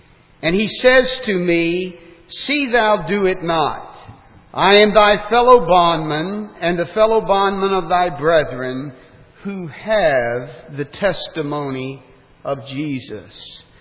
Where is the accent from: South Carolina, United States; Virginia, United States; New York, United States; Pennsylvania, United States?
Virginia, United States; Richmond; And I'm from Richmond, Virginia.